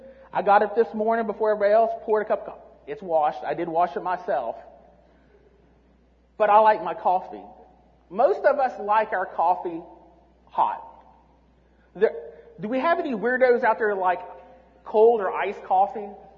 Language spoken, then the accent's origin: English; Tennessee, United States; And I grew up in Tennessee, so you don't know any of them.